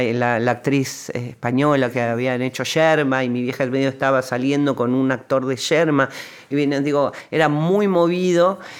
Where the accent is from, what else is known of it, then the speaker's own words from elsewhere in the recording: Barrio Norte, Buenos Aires, Argentina; Yo también me crié en Barrio Norte